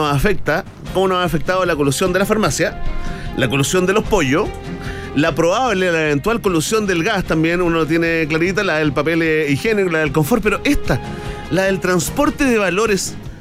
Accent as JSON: {"language": "Spanish", "country": "Chile", "said": "Soy un mal chileno."}